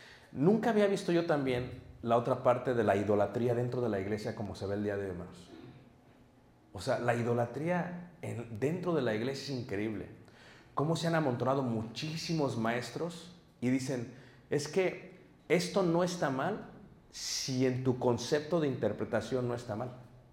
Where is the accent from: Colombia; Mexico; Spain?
Mexico; Mexico City; Yo me crié en Ciudad de México en un ambiente muy pesado.